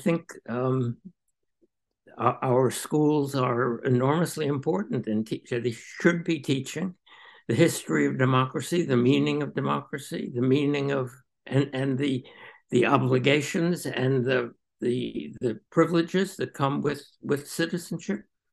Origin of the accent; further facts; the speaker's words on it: Johnstown, Pennsylvania, United States; In my hometown in Johnstown, Pennsylvania, after World War II, Memorial Day was an extraordinarily meaningful event.